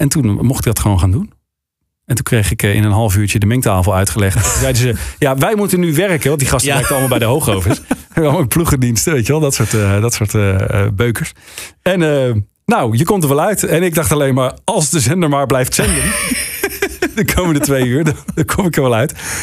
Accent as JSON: {"language": "Dutch", "town": "IJmuiden", "region": "North Holland", "country": "Netherlands", "tie": "born there", "said": "IJmuiden is mijn geboorteplaats. Ik woonde toen een dorpje ernaast."}